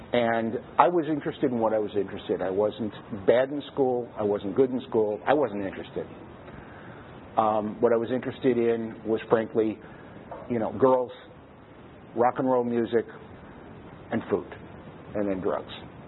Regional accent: Los Angeles, California, United States; I'm 62 years old. I was born and raised in Los Angeles. I come from a pretty ordinary middle-class Jewish family.

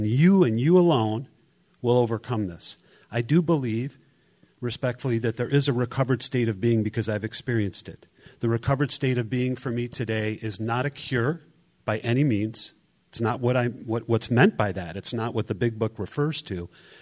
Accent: Chicago, Illinois, United States; I'm a recovered compulsive reader. I'm from Chicago.

